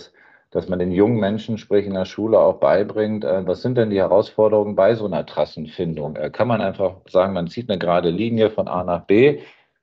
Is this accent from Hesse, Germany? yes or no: no; Lower Saxony, Germany; Ich komme aus dem Raum Hannover